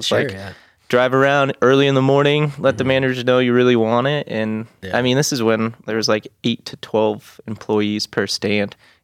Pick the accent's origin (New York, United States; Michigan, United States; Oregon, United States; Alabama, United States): Oregon, United States; Grants Pass; also born or lived in Portland; No, I was born in Portland. Moved to Grants Pass when I was six. Lived here for 20 years.